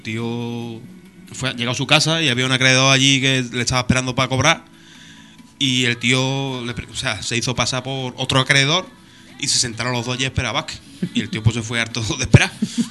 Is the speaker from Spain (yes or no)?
yes; Spain; todos los que tenemos una edad conocemos, y somos españoles también